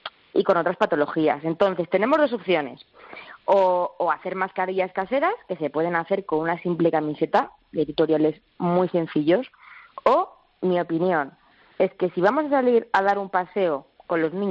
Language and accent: Spanish; Belmonte, Castilla-La Mancha, Spain; now in Madrid, Spain; el que vive en mi pueblo, en Belmonte, que soy de Cuenca